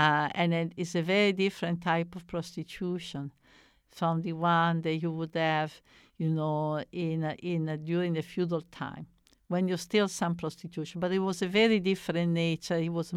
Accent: Italy; I come originally from Italy, and I go often to Italy or maybe France and or Spain

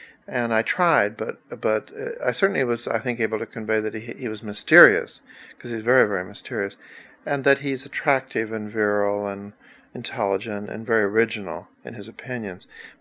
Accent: Texas, United States; whereas I'm white trash from Texas.

